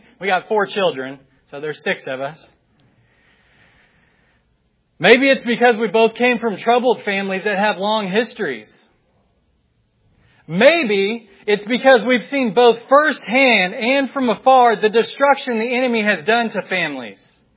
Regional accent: West Jefferson, North Carolina, United States; Just by way of quick introduction … I'm from West Jefferson in Ashe County, North Carolina. It's a small little mountain town.

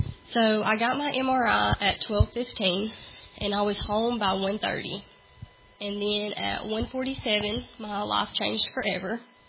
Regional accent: Pisgah, United States; I'm from Pisgah. I was raised in church my whole life.

